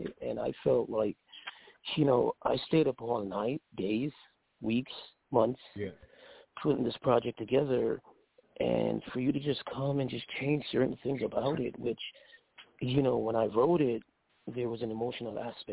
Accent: New York City, New York, United States; also born or lived in Kingston, Jamaica; I was 10 years old. I grew up in New York City in the Bronx, actually.

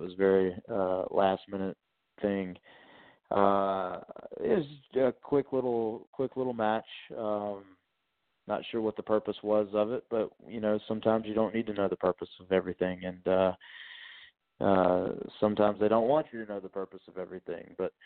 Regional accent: Columbia, South Carolina, United States; Carolinas, for those that don't know, are kind of my home base in terms of I grew up in Columbia, South Carolina.

